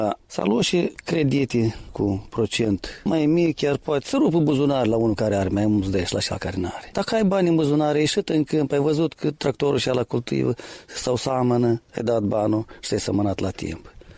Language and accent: Romanian; Moldova; Noi suntem moldoveni și apucăm tot